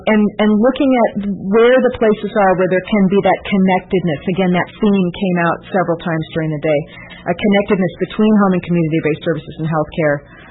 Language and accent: English; Pacific Northwest, United States; I'm out here from the Pacific Northwest.